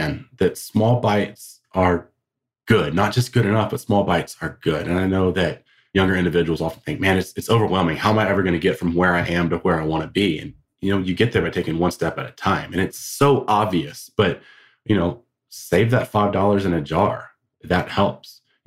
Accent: Georgia, United States; So I grew up in the South. My accent sometimes betrays me, but I grew up in South Georgia.

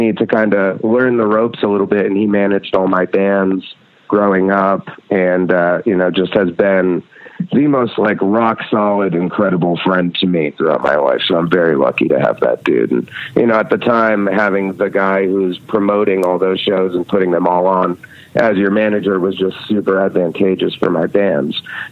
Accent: Red Hook, New York, United States; Well, Jeff and I grew up in Red Hook together and we were a few years apart. But it was a really, really tiny town. We have one stoplight in the whole town.

